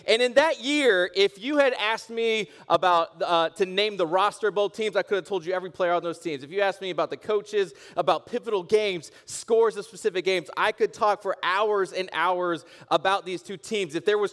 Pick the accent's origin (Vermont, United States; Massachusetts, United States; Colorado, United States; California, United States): Colorado, United States; Denver; born there; When it comes to football, I was born in Denver, so my fandom is very deeply with the Denver Broncos.